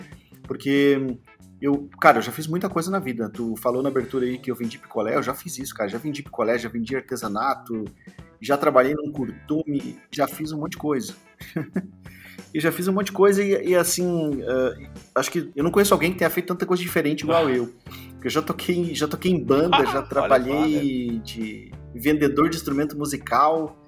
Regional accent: São Leopoldo, Rio Grande do Sul, Brazil; also born or lived in São Paulo; now in Porto Alegre, Brazil; Eu sou de São Leopoldo, natural de São Leopoldo. Hoje eu moro em Porto Alegre, mas já morei em São Paulo também. Quando eu saí de São Leopoldo, uma cidade aí com 200 mil habitantes, fui morar em São Paulo

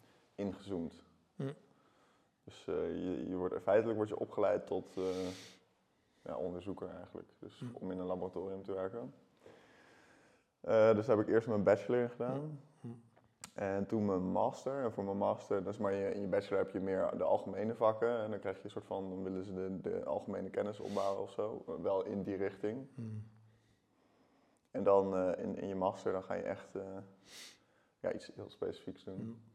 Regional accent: Delft, South Holland, Netherlands; En we hebben de eerste 9 jaar van mijn leven in Delft gewoond. En daarna zijn we naar de Achterhoek verhuisd. En daar heb ik tot mijn 18e gewoond en toen ben ik naar Groningen verhuisd.

